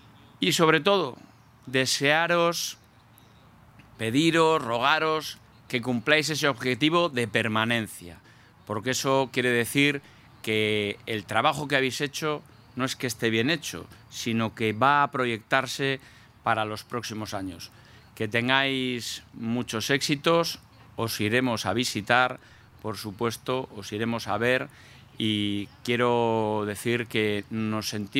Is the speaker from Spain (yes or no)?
yes; Castile and León, Spain; todos los que somos de Castilla y León